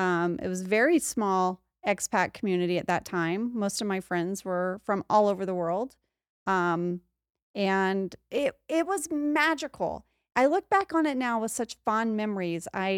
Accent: United States; Yeah, I'm American.

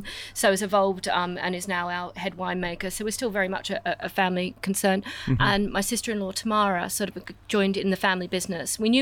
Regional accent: Australia; now in England, United Kingdom; I was originally from Australia, but I'm working in the wine industry and, you know, came over 20 years ago now and have just loved watching how much the English wine industry is growing

